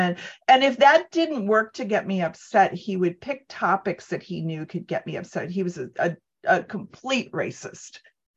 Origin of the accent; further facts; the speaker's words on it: Cleveland, Ohio, United States; So I was raised in Cleveland, Rust Belt, in a 50s suburb, daughter of an alcoholic and a nurse who is severely codependent and an enabler and a caretaker.